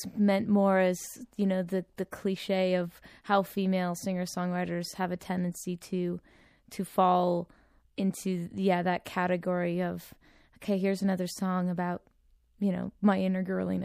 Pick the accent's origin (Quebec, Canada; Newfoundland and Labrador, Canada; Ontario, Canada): Ontario, Canada; Ottawa; I come from Ottawa, and the Ottawa music scene was something that really embraced me